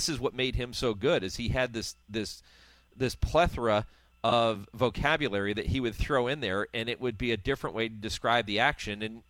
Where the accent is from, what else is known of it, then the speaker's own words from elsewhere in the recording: Northeast, United States; I grew up wanting to be a track announcer, and I wanted to be Tom Durkin growing up in the Northeast.